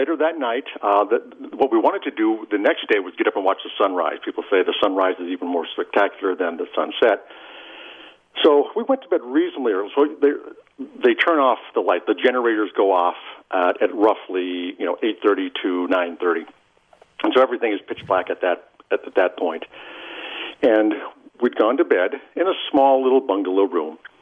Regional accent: Alexandria, Minnesota, United States; Yes, I grew up in Alexandria.

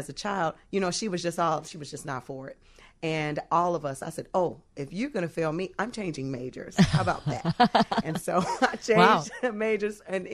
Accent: Chicago, Illinois, United States; I grew up on 79th and State.

